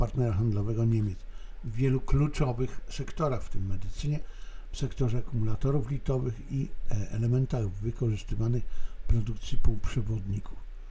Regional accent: Silesian Voivodeship, Poland; born there; urodziłem się na Śląsku, na niemieckiej części Śląska, w niemieckiej części Śląska

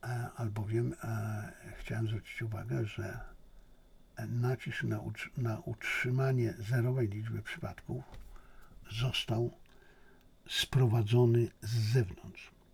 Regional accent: Silesian Voivodeship, Poland; jak to się mawiało u mnie na Śląsku, psińco.

